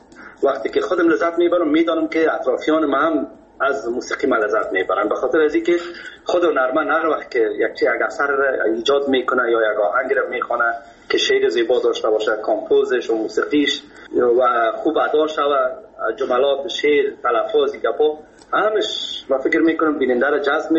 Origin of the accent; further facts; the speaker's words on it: Kabul, Afghanistan